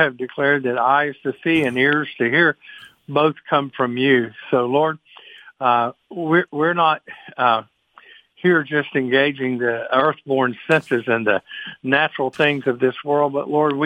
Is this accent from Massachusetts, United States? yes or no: no; Jacksonville, Florida, United States; I am a Southerner by birth. I was born in Florida. Some people don't consider that to be Southern, but it's about as far south as you can get. And I grew up in Jacksonville, Florida, and had a wonderful life with a family.